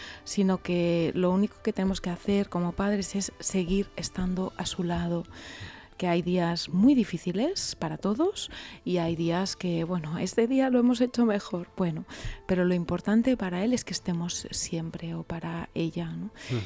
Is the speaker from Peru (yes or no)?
no; Spain; first language Catalan; Spanish is a second language; una novela que escribí en inglés al catalán, que bueno, es mi lengua materna, claro